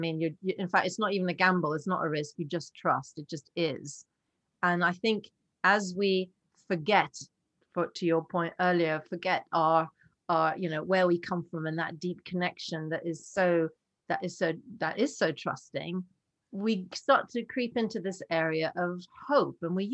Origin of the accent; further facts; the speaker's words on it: Oslo, Norway; I grew up in Norway, in Oslo, and it was quite a strict, sort of fairly formal kind of upbringing.